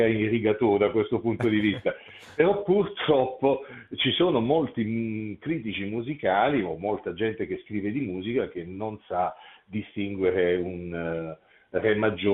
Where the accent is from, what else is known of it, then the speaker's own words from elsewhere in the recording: Ostuni, Apulia, Italy; ho vissuto la mia infanzia e preadolescenza a Ustuni, Ostuni è una cittadina Puglia, cosiddetta Città Bianca viene chiamata